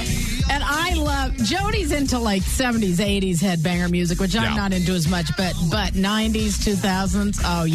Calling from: Las Vegas, Nevada, United States; I'm a listener from Las Vegas.

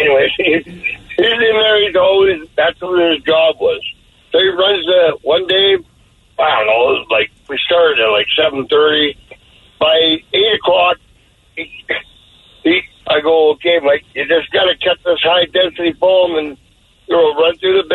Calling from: Victoria, British Columbia, Canada; Hey, I'm calling from Victoria, British Columbia.

